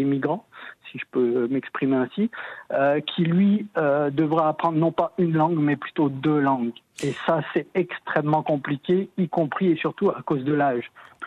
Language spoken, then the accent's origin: French; France; now in Canada; Moi, je suis français arrivé au Québec fin 2019.